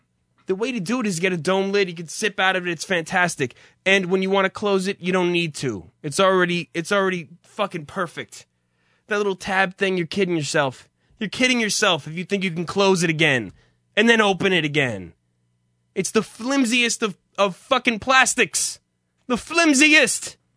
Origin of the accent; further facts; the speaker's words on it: New Jersey, United States; So I'm a man from New Jersey. And as I've stressed to you, the summertime is upon us. And being from New Jersey, the thing to do, apparently, the be-all, end-all of summertime living is the Jersey Shore, apparently.